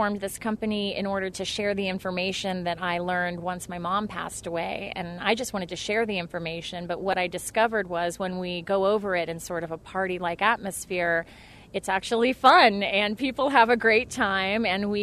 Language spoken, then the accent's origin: English; Dayton, Ohio, United States; Well, I was born and raised in Dayton, and I am a mass comm major from Wright State